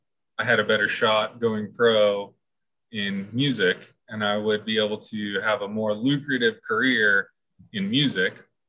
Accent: Fort Worth, Texas, United States; also born or lived in California; So I tell everyone, you know, I'm from Fort Worth. I grew up in Fort Worth.

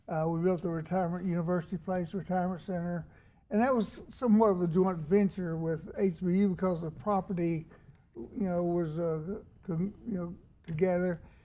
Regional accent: Arkansas, United States; I'm from Arkansas originally.

